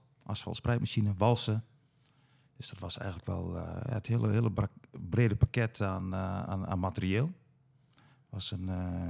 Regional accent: Gelderland, Netherlands; Ik ben een Achterhoeker.

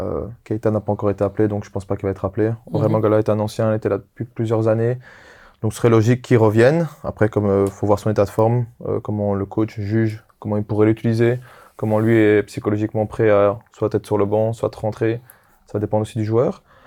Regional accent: Belgium; Je suis belge.

